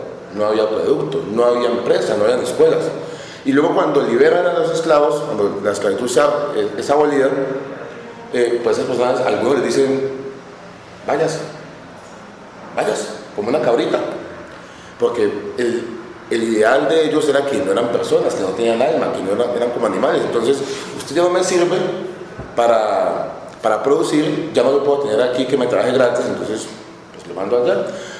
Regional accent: Colombia; Si todos somos colombianos. Claro, todos somos colombianos.

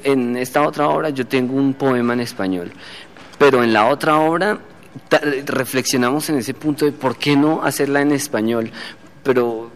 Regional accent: Colombia; moved away as an adult; deja el testimonio de lo que fue irme de Colombia y el por qué yo me fui de Colombia, que era como una búsqueda artística, ¿no?, hacia Europa. Entonces es como ese testimonio de ese hecho, de yo, colombiano, estudiante que se va a Europa

